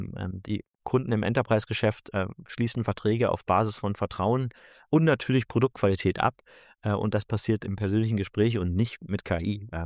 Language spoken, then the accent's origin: German; Berlin, Germany; ich hatte auch selber als Berliner nicht die Möglichkeit, zu einem Inkubator in Silicon Valley zu reisen